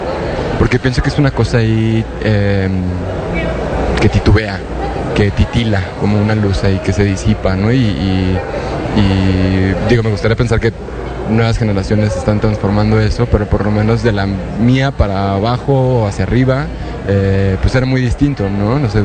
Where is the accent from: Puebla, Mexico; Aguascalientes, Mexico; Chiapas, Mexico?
Aguascalientes, Mexico; also born or lived in Guanajuato; yo no soy de Ciudad de México, yo soy de Aguascalientes y luego me fui a estudiar arte en la Universidad de Guanajuato.